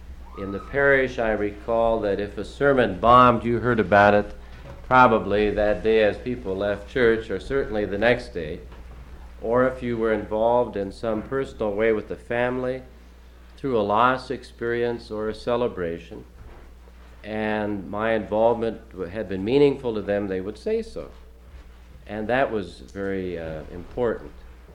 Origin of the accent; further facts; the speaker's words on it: Minneapolis, Minnesota, United States; I'm from Minneapolis.